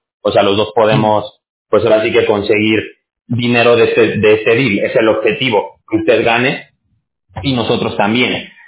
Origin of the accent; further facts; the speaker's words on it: Mexico; yo soy de México, no sé de dónde sea usted